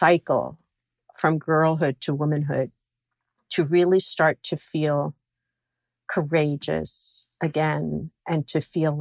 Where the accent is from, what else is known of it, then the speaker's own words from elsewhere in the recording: Flushing, New York, United States; I grew up in Flushing, Queens. And so my elementary school was really a mix of lots of different cultures.